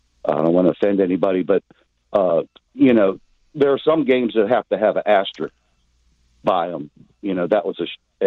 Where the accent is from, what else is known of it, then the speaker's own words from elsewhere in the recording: Pittsburgh, Pennsylvania, United States; I came from Pittsburgh. I'm also a Steeler fan.